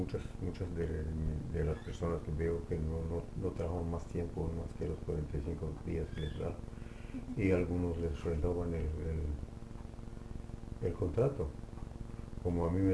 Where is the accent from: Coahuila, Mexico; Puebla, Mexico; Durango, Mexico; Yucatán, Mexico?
Yucatán, Mexico; Ticul; moved away as an adult; now in United States; Nací en Mérida, en Ticul, Yucatán, en el 1935.